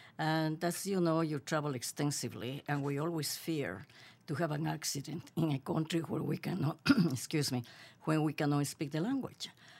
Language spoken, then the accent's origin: English; Quito, Pichincha, Ecuador; English is a second language; moved away as an adult; now in United States; Yes. I was born and raised in Quito, Ecuador.